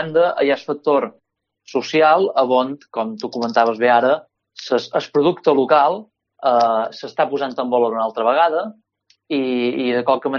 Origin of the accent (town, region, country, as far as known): Balearic Islands, Spain